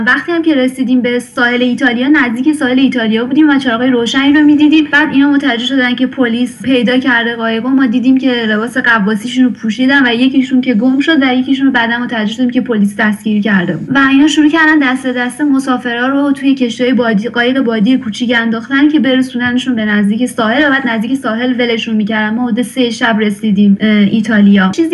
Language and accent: Persian; Iran; moved away; 6 سال پیش از ایران اومدم بیرون و 7-8 ماه هم توی ترکیه زندگی کردم.